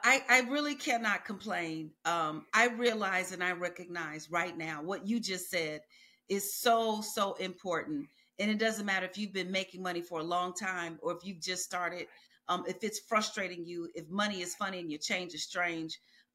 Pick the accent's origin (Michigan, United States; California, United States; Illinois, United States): Illinois, United States; Chicago; I was born and raised in Chicago.